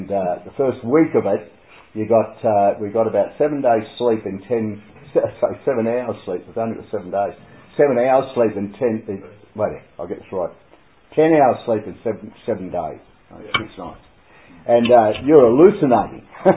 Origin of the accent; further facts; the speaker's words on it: Brisbane, Queensland, Australia; I grew up in Brisbane.